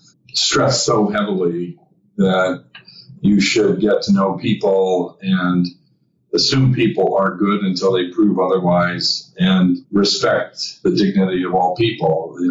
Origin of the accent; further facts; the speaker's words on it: Wyoming, United States; I grew up in Wyoming as kind of a ranch kid and could never have expected that I would move from a very rural, frontierish existence to big city life working around the globe.